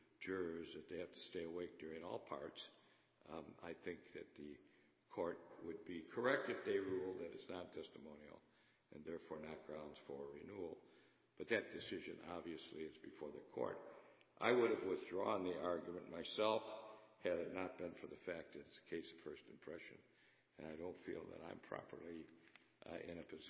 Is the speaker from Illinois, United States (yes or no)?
no; Milwaukee, Wisconsin, United States; I'm an attorney from Milwaukee, Wisconsin, representing the interests of Mr. Brent Novy.